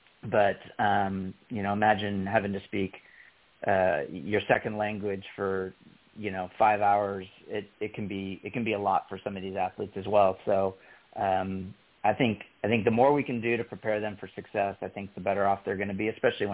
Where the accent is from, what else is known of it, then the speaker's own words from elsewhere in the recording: Atlantic Beach, United States; And if you wanted to do it at Atlantic Beach, that's my hometown, and we'll roll out the red carpet for you.